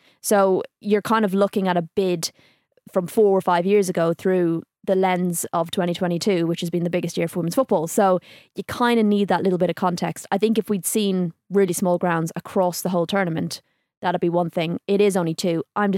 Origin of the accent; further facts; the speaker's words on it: Ireland; I'm from Ireland.